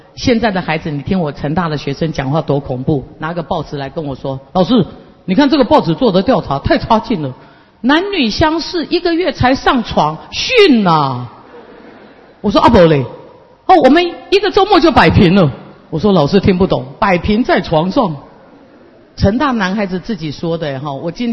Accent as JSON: {"language": "Chinese", "region": "Taichung", "country": "Taiwan", "tie": "born or raised there", "also_born_or_lived": "Meishan, Chiayi County", "said": "我是台中眷村长大的，虽然我在嘉义梅山出生，我是嘉义关背山乡人，我爸是阿兵哥职业军人，我老母是梅山的梅东村村长的女儿"}